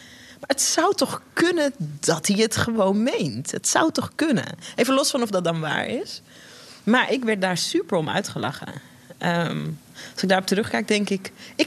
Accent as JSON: {"language": "Dutch", "country": "Netherlands", "tie": "born there", "said": "Wij zijn hier geboren in Nederland, mijn broertje en ik. Maar wij zijn van oorsprong geen Westerlingen."}